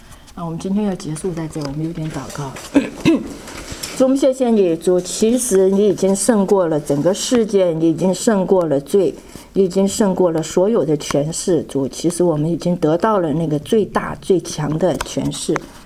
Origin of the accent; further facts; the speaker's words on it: China; 当然我没有这个 culture 问题，因为我是中国人